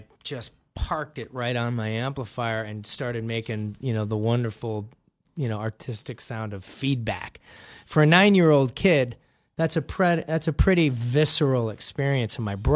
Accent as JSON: {"language": "English", "town": "Cleveland", "region": "Ohio", "country": "United States", "tie": "born or raised there", "said": "Cleveland, this is my hometown. This is where it all started for me."}